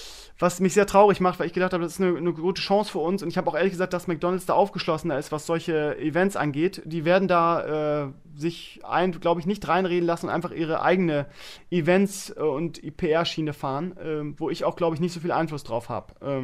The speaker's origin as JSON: {"language": "German", "region": "Bremen", "country": "Germany", "tie": "born or raised there", "said": "Ich bin ja jetzt wieder regelmäßig in Bremen. Das ist ja auch meine alte Heimat, wisst ihr. Ich bin ja mit Leib und Seele Bremer."}